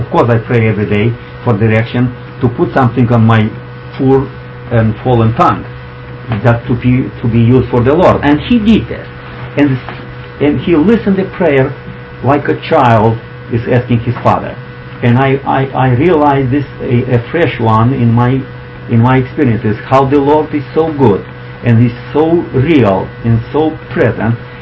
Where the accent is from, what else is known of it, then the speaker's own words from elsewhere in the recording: United States; because they knew that I am from the United States and I represented them all without discrimination